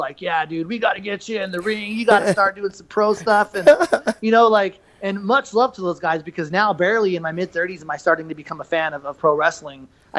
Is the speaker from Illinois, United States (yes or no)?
no; Arizona, United States; also born or lived in California; I was actually born in California, but my entire life has been spent in Arizona, with the exception of when I was on active duty.